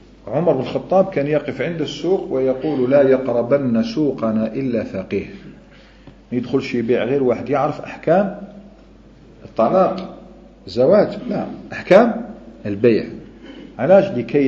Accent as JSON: {"language": "Arabic", "country": "Algeria", "said": "لابد من احنا جزائريين"}